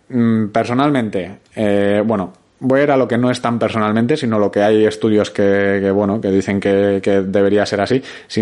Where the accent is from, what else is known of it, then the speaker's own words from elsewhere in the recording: Bilbao, Basque Country, Spain; yo que soy de Bilbao